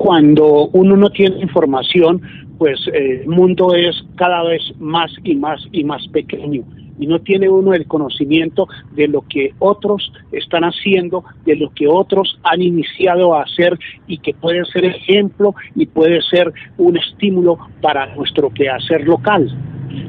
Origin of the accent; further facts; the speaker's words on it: Cundinamarca, Colombia; nosotros como colombianos, como cundinamarqueses, tenemos el derecho a estar debidamente informados